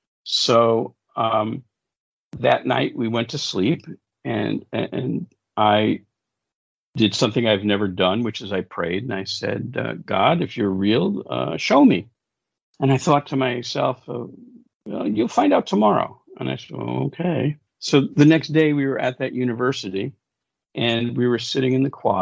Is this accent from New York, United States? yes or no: yes; Bronx, New York, United States; I grew up in the Bronx.